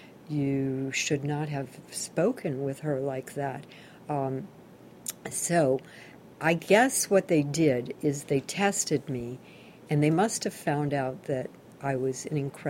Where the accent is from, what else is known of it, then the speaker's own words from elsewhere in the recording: Carthage, Missouri, United States; born there; we were living in Neosho, Missouri, which is the home of my father and also where I was born. I was born in Carthage, where the hospital was, but we were living in Neosho, Missouri, a very small Indian town